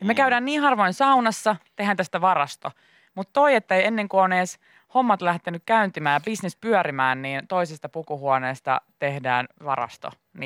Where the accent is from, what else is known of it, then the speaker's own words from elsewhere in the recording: Tampere, Pirkanmaa, Finland; mä oon Tampereelta kotoisin ja mä muistan myös usein sen mainita.